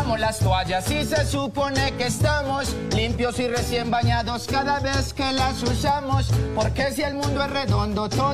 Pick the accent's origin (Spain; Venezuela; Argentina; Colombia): Colombia; De Colombia.